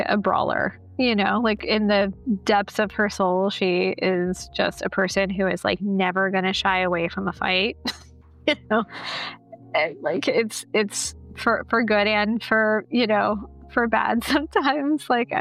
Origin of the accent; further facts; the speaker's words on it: the South, United States; Like, I grew up in the South.